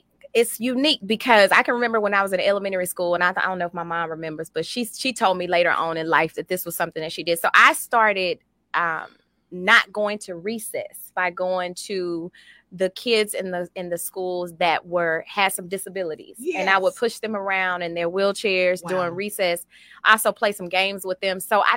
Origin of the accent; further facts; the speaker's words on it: Houston, Texas, United States; Well, yes, we gonna say we from the Houston area. We are from the Houston